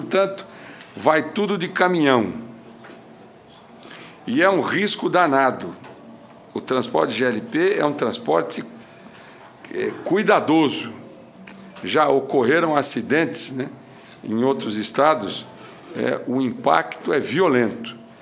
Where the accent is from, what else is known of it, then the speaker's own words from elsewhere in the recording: Mato Grosso do Sul, Brazil; Mas nós somos de Mato Grosso do Sul, nós somos de Mato Grosso, do Centro-Oeste